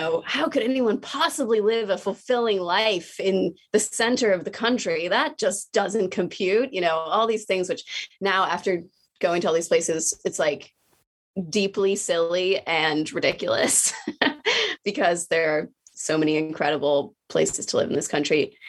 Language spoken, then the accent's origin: English; Arlington, Virginia, United States; we grew up in Arlington, Virginia, which is just across the river from Washington, D.C.